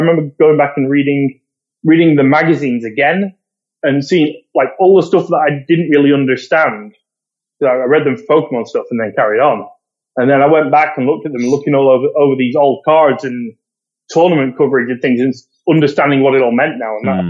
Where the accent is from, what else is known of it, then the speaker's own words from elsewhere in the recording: Preston, North West England, United Kingdom; That's right. Yeah, I'm born and raised here. There's university here, but yeah, it's just it's a fairly small town. It's not far from Manchester.